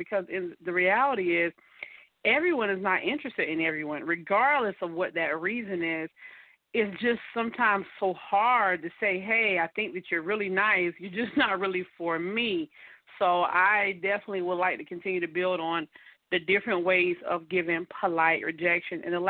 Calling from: Atlanta, Georgia, United States; in Atlanta, Georgia, my area.

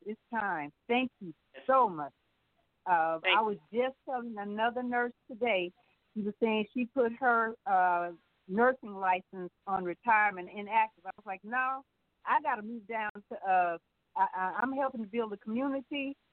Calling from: Missouri, United States; Assalamu alaikum. … from Yoli, Missouri.

